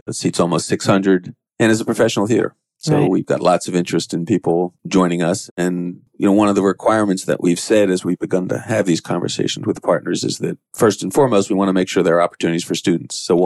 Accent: Pennsylvania, United States; also born or lived in New York; now in Atlanta, United States; I've been in Atlanta 10 years. Started work June 23rd, 2005 at Oglethorpe. I came from Pennsylvania, born in New York.

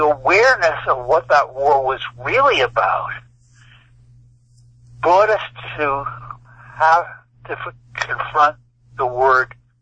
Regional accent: the North, United States; I learned that although I grew up in the North, I was the one who lived in a segregated society, not her.

